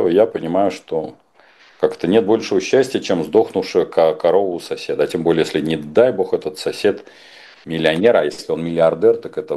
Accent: Moscow, Russia; как москвич в четвертом поколении, езжу по регионам

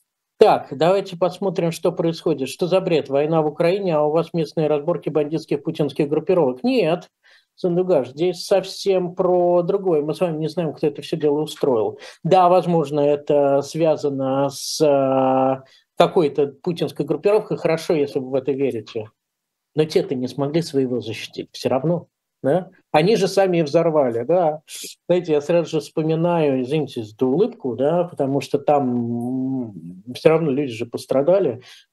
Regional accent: Saint Petersburg, Russia; Понятно, что я из Петербурга, и мне важно тоже то, что там происходит.

